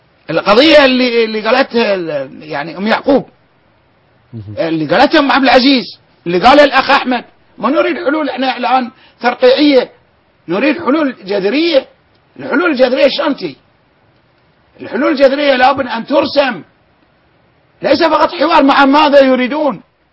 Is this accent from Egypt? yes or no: no; Bahrain; عندنا في البحرين بنات عاطلات